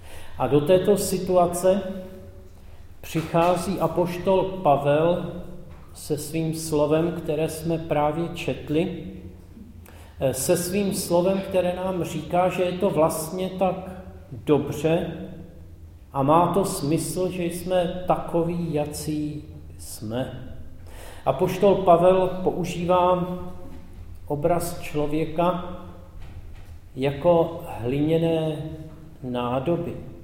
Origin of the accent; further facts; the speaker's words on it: Prague, Czechia; Já jsem vyrůstal v Praze poblíž místa, kterému se říká Hagibor.